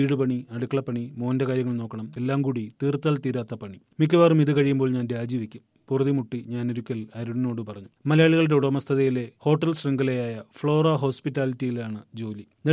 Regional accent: Thrissur, Kerala, India; അരുൺ ആലപ്പുഴക്കാരനാണ്, ഞാൻ തൃശ്ശൂരുകാരിയും. രണ്ടിടത്തെയും പാചക രീതികൾ വ്യത്യസ്തമാണ്.

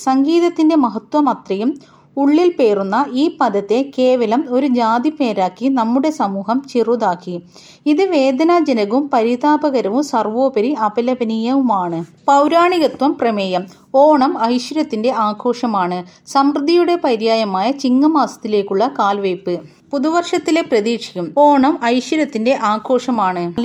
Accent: Vavannur, Kerala, India; ഞാൻ ജനിച്ചു വളർന്ന പാലക്കാട് ജില്ലയുടെ ഏറ്റവും പടിഞ്ഞാറുള്ള കൂറ്റനാട്ടെ വാവന്നൂർ ഗ്രാമത്തിനും അഭിമാന നിമിഷം.

